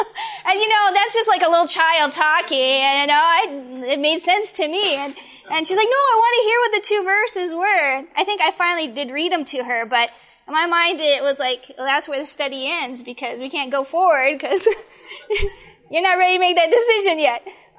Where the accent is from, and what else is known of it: Arizona, United States; born or raised there